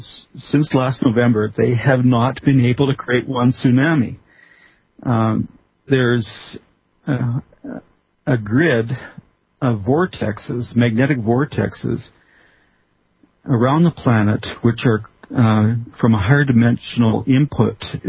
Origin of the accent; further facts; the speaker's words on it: Canada; Oh, I'm being very Canadian.